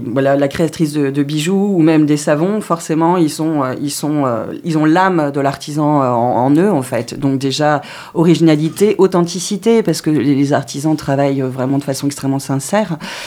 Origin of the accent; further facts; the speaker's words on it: Thionville, Grand Est, France; born there; Alors moi, je suis née à Thionville.